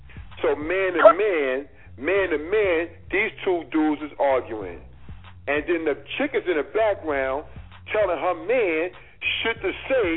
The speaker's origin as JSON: {"language": "English", "town": "Brooklyn", "region": "New York", "country": "United States", "said": "I'm from Brooklyn, baby."}